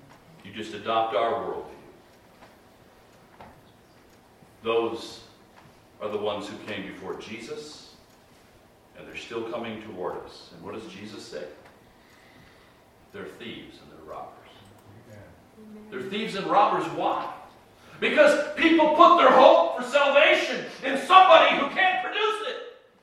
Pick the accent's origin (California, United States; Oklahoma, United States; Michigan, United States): Michigan, United States; Well, I'm from Michigan where they play a lot of hockey, and I never saw horses doing that.